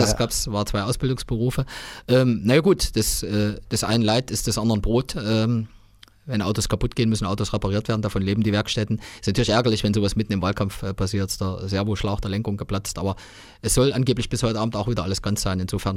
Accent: Erfurt, Thuringia, Germany; ich fühle mich in Erfurt wohl. Ich habe mein ganzes Leben bis auf 1 Jahr einen Ausflug in Bonn ansonsten immer in Erfurt verbracht. Ich fühle mich in Erfurt wohl, ist meine Heimat.

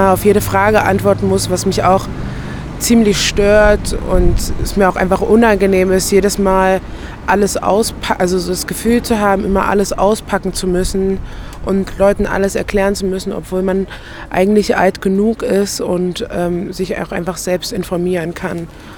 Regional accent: Halle, Saxony-Anhalt, Germany; ich komme aus Halle und es ist in Halle auch genau das Gleiche.

